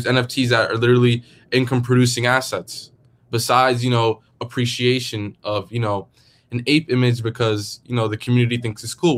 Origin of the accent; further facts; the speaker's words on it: New York City, New York, United States; And, you know, I'm from New York City.